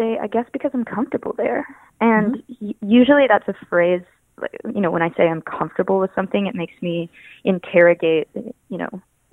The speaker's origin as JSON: {"language": "English", "town": "Memphis", "region": "Tennessee", "country": "United States", "tie": "born or raised there", "said": "because I grew up in Memphis wanting to just make songs that fulfilled me"}